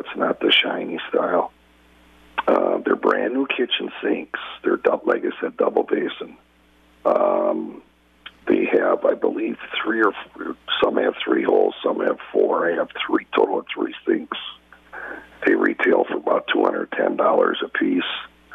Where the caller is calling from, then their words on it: Iron Ridge, Wisconsin, United States; I'm calling from Iron Ridge.